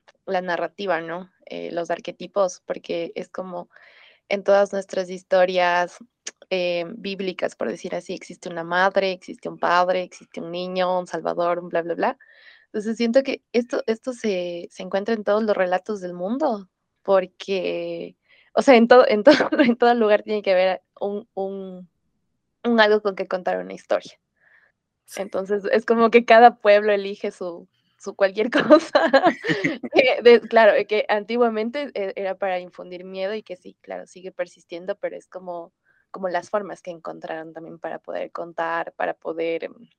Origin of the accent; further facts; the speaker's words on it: Ecuador; yo soy de Ecuador.